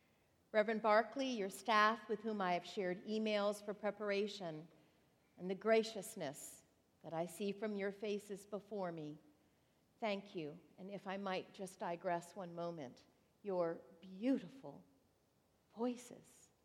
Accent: Northern District, Israel; I come from Galilee, where Jesus fed and preached to the crowds who walked from nearby villages to hear Jesus, to be fed by Jesus. And Jesus feeds us this morning. I come from the fertile valley, the Jezreel Valley

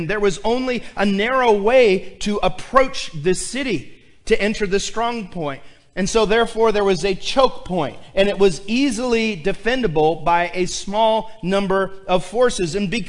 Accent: Pittsfield, Illinois, United States; And they learned that I'm from Pittsfield, and they're like, Pittsfield, you guys are a football powerhouse.

